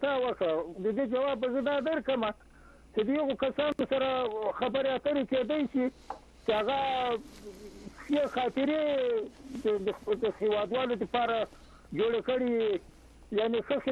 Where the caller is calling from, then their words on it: Khyber Pakhtunkhwa, Pakistan; زه د خیبر پښتونخوا حریفون نه یم، … ستاسو دایمي اورېدونکی.